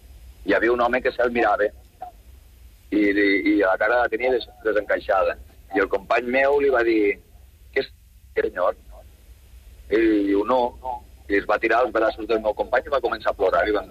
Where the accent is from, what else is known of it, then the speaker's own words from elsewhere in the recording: Bell-lloc d'Urgell, Catalonia, Spain; soc de Belllloc d'Urgell, vinc a Sant Andreu de Llavaneres